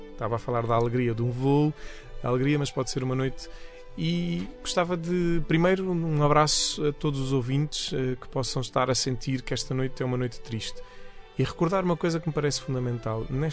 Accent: Portimão, Faro, Portugal; Eu sou de Portimão e claro, estava a trabalhar em Lisboa. A minha base era em Lisboa

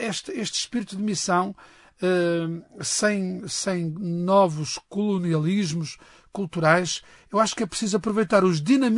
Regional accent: Norte, Portugal; Nós no Norte dizemos às batatas cozidas e ao bacalhau

